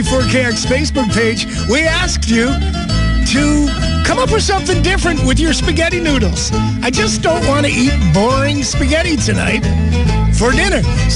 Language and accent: English; Wilkes-Barre, Pennsylvania, United States; Or I grew up in Wilkes-Barre.